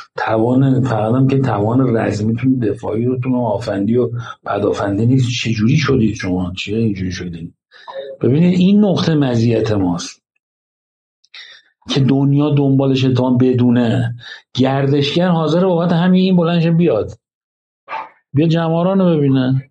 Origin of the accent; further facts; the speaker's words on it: Iran; میفهمن ما ایرانی هستیم